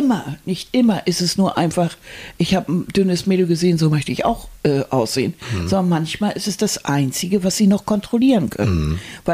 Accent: Hamburg, Germany; wir sind Hamburger.

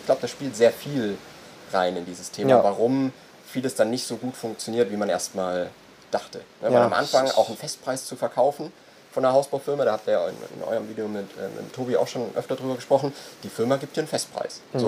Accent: Southern Germany, Germany; Aber ich komme auch aus dem Süden, von dem her.

